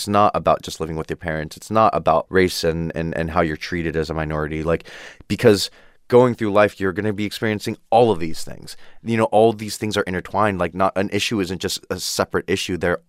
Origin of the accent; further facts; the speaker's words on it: Downey, California, United States; oh, God, I'm so glad I'm from Downey